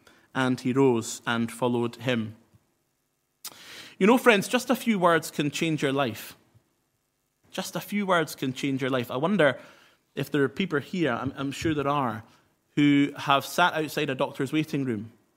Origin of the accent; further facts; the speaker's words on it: Inverness, Scotland, United Kingdom; now in Erskine, United Kingdom; Well, I live in Erskine now, but I'm from Inverness, and if I was to say to you, "Follow me back to my hometown of Inverness,"